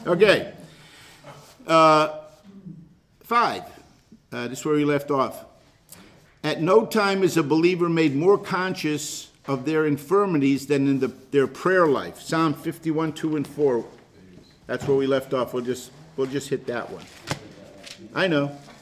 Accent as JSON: {"language": "English", "country": "United States", "accent": "southern", "said": "And then when I came up here, because of my southern accent"}